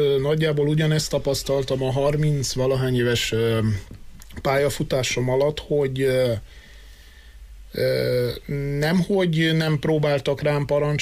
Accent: Târgu Mureș, Mureș County, Romania; és sajnos nem is olyan messze, hanem pont itt szülővárosomban, Marosvásárhelyen

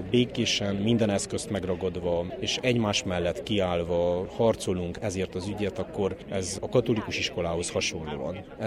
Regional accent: Târgu Mureș, Mureș County, Romania; Ez marosvásárhelyi magyarként, orvosként, képviselőként felháborít.

